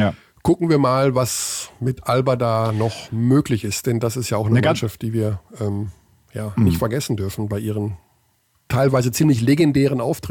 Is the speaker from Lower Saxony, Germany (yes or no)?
no; Hagen, North Rhine-Westphalia, Germany; Horst Weimann war in den späten 70er, Anfang der 80er Jahre ein Basketballer in Hagen, in meiner Heimat.